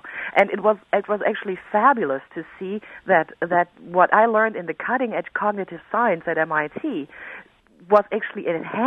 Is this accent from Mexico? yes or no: no; Germany; Yes, I was always, I mean, even in kindergarten, I was building machines and stuff like that.